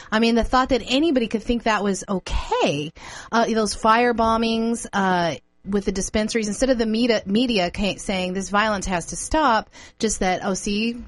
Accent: Idaho, United States; Montana seems to have a lot of the same kind of attitude that, you know, we grew up in Idaho, and they have a lot of the similar attitudes there, kind of more right-leaning.

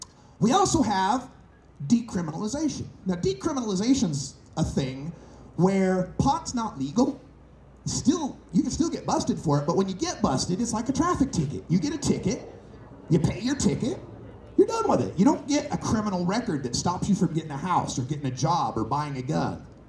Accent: Idaho, United States; I'm from Idaho. I bet them.

